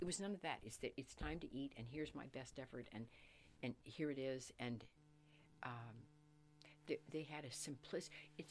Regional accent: Texas, United States; I was raised in Texas where you eat pork, beef, or chicken.

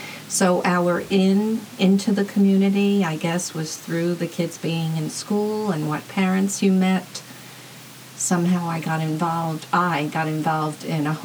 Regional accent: Queens, New York, United States; also born or lived in Brooklyn; I neglected to mention that I was born in Brooklyn, and I was mostly raised in Queens.

